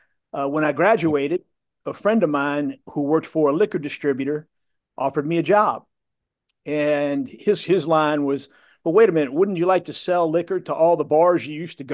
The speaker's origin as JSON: {"language": "English", "town": "New Orleans", "region": "Louisiana", "country": "United States", "tie": "born or raised there", "said": "growing up in New Orleans, it's not unusual for your parents to give you your first beer or your first glass of wine. You're brought up around alcohol."}